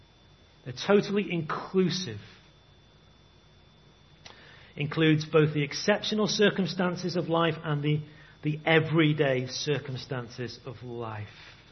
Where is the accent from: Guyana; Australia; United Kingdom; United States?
United Kingdom; Wales; I was brought up in the Vale of Llangollen, and we used to have a mist that would descend into the valley.